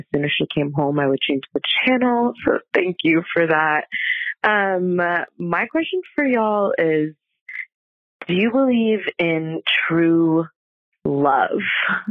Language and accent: English; New York, United States; I'm from New York.